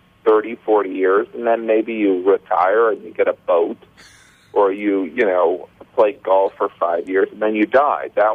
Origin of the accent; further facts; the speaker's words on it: Indiana, United States; moved away as an adult; growing up in Indiana, there's a lot of people that have my kind of point of view on that. You know, I was shocked when I moved to New York to work in advertising how often people would curse.